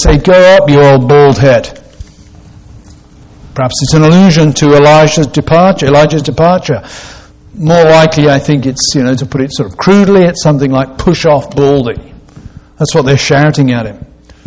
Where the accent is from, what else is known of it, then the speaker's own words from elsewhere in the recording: United Kingdom; I'm British, not used to guns really